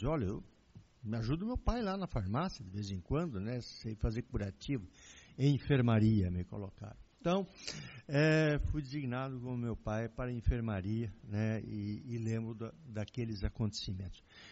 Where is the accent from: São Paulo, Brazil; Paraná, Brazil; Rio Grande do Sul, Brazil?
Paraná, Brazil; Prudentópolis; Portuguese is a second language; eu sou originário aqui do interior do Paraná, de Prudentópolis, né? Fui aprender a língua portuguesa aos 7 anos de idade, quando fui na escola, né? Porque em casa éramos bilíngues, né? E os 4 avós são originários da Ucrânia.